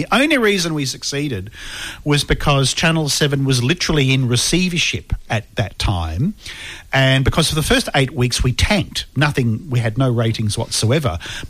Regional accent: St Kilda, Victoria, Australia; from St Kilda. I grew up in St Kilda. I have good street cred in St Kilda. I grew up at 45 Carlisle Street.

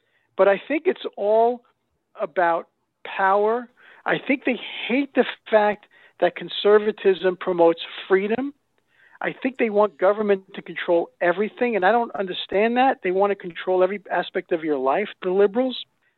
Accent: Brooklyn, New York, United States; I come from Brooklyn, New York. Okay. And I grew up in a 99.9% Italian American community.

